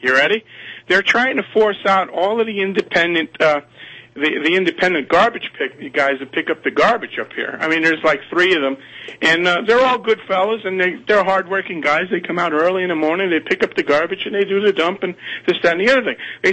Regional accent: Brooklyn, New York, United States; now in Mount Carmel, United States; And I'm from Brooklyn, and these guys are living in the Stone Age

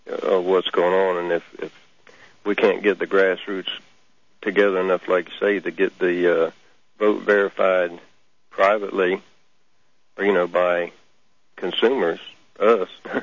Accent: South Carolina, United States; I guess I'm from South Carolina.

